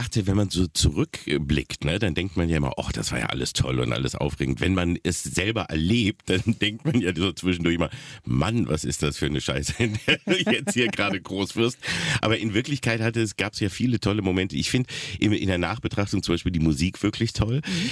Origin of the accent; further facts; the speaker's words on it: Peine, Lower Saxony, Germany; Ich bin aber groß geworden in Peine.